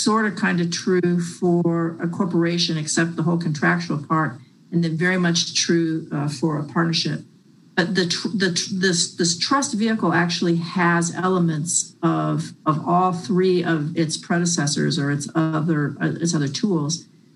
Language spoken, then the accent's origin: English; Texas, United States; And I smile as a Texan because much of the drilling that was done in this state in the early days of wildcatting was done through these business trusts.